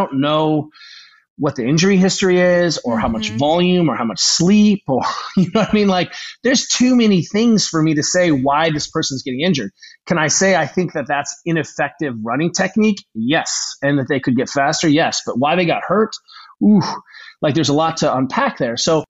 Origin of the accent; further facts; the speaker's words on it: Germany; Again, I grew up racing in Germany.